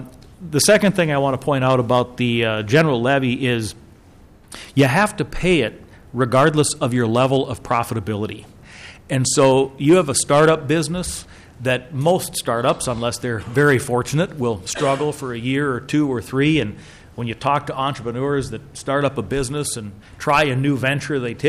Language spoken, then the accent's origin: English; East Grand Forks, Minnesota, United States; I hail from East Grand Forks, a smaller town within the state, and those folks are hurt by this kind of thing.